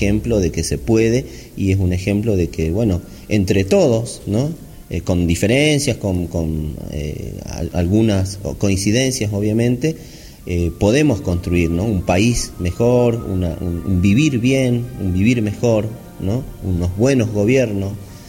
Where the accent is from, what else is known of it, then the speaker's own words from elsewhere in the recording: Humahuaca, Jujuy, Argentina; Soy de Omahuaca, nativo de Omahuaca.